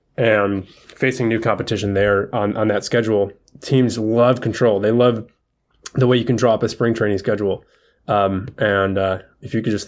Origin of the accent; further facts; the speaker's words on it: Lansing, Michigan, United States; I grew up in Lansing. We had the Lansing Lugnuts there.